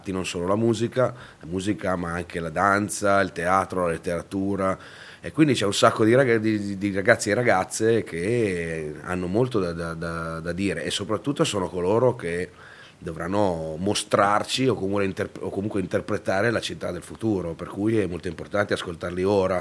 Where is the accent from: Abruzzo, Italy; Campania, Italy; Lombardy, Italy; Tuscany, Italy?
Lombardy, Italy; Milan; sono nato a Milano, sono un milanese, mio padre è da Toscano